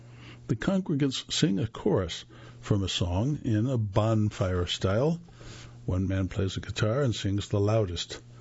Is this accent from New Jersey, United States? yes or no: no; Georgia, United States; I grew up Southern Baptist in the Bible Belt of deep South Georgia.